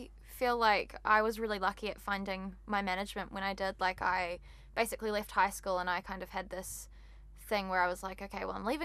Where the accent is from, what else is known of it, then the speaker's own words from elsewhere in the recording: New Zealand; I come from New Zealand